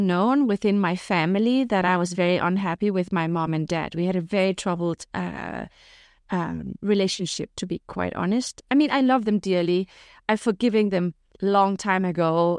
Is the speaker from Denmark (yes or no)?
yes; Denmark; also born or lived in Morocco; So I'm Danish-Moroccan. I was born in Morocco. I have a Danish mom and a Moroccan dad. And they moved back to Scandinavia when I was just a baby. I grew up in Denmark.